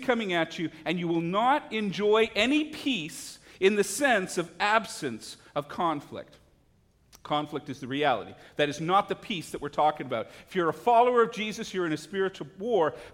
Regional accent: Canada; When I was learning to walk, as a Canadian, I was learning to skate.

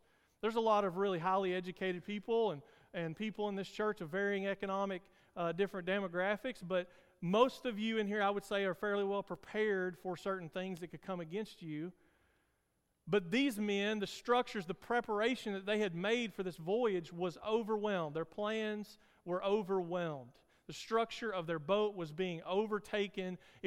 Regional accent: Kentucky, United States; Like I said, I was raised on Lake Cumberland, so I'm used to being on the water.

